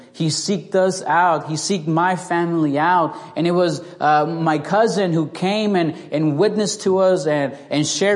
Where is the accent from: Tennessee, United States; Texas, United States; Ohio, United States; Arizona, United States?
Tennessee, United States; But I'm from Tennessee. I'm a big UT fan.